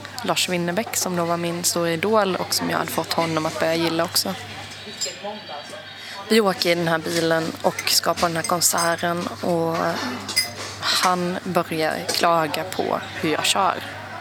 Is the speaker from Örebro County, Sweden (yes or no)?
no; Växjö, Kronoberg County, Sweden; Jag kommer ju från Växjö då. Det är ju en stad där man gärna vill ha körkort.